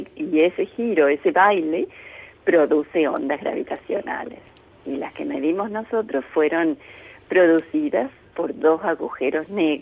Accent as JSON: {"language": "Spanish", "region": "Córdoba", "country": "Argentina", "tie": "born or raised there", "moved": "as an adult", "lives_now": "United States", "said": "Sí, nací, crecí en Córdoba, fui a la Universidad de Córdoba antes de mudarme a Estados Unidos."}